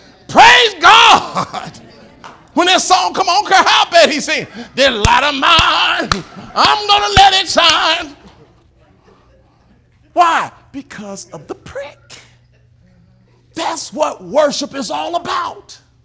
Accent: Tennessee, United States; I'm from Tennessee.

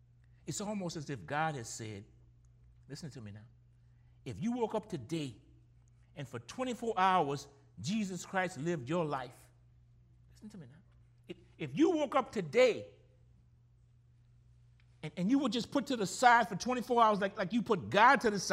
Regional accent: Gramercy, Louisiana, United States; And listen to me, I'm from Gramercy, and you ain't getting paid a nickel for football.

